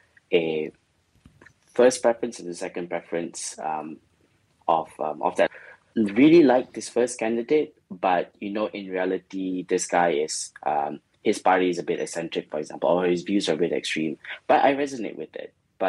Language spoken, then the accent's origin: English; Sarawak, Malaysia; I'm from Sarawak